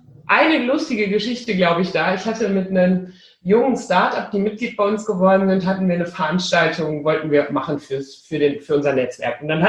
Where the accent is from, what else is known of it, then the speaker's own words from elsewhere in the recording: Rhineland, Germany; born there; Ich bin ja zu allem Überfluss auch noch zur Hälfte, wenn nicht ganz Rheinländerin, also ich bin im Rheinland geboren